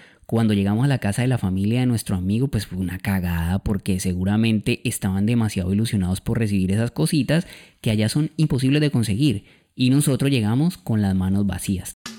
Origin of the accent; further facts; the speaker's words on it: Colombia; nosotros les contamos pues que somos de Colombia